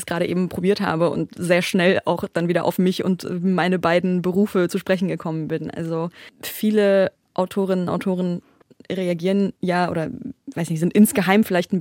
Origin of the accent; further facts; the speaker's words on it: Berlin, Germany; meine Eltern aus der Türkei kommen. Also ich bin in Berlin aufgewachsen